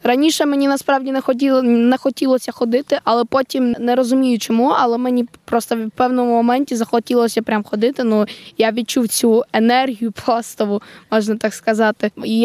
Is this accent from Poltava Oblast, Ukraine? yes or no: no; Zaporizhzhia, Zaporizhzhia Oblast, Ukraine; З Запоріжжя.